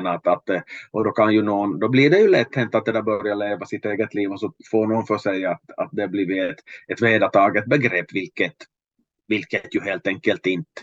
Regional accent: Finland; jag som finländare kan tycka att det är mest intressant

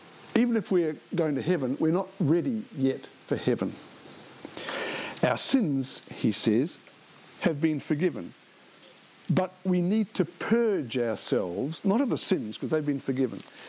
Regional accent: New Zealand; Now, growing up in New Zealand in the 60s and 70s, desire was not a word that we associated with good things.

